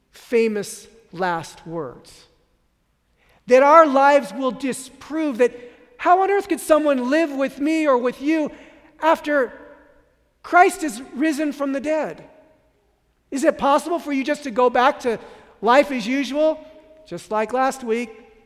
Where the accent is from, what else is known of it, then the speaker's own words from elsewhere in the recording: San Francisco, California, United States; I grew up in San Francisco